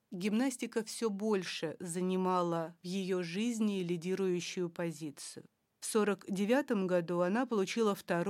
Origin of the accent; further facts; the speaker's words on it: Kherson, Kherson Oblast, Ukraine; я из Херсона